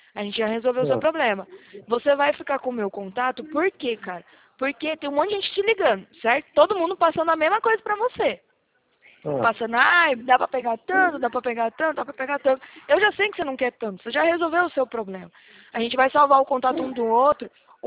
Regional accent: Atibaia, São Paulo, Brazil; eu não sou do Rio, não. Tem bastante pessoal aí do Rio, mas eu não sou, não. Eu sou daqui de Atibaia, do interior de São Paulo. Do sítio do Lula.

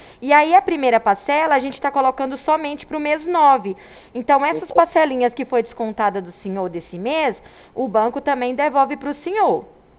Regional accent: Ribeirão Preto, São Paulo, Brazil; eu sou aqui de Ribeirão Preto.

